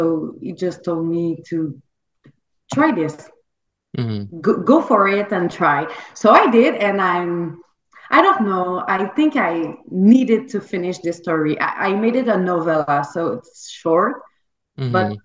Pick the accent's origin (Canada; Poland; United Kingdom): Canada; first language French; English is a second language; English isn't my first language. I'm French. I'm a French Canadian, but I write better than I talk in English.